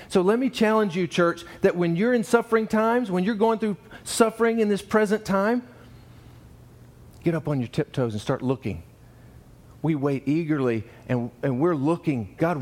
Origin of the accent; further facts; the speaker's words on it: Georgia, United States; Like when I was little growing up in Georgia